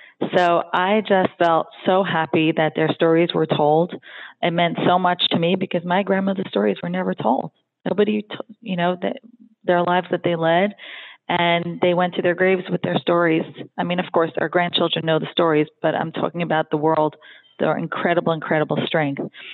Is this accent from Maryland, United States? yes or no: no; Brooklyn, New York, United States; I mean, of course I'm born and raised in Brooklyn. I'm automatically tough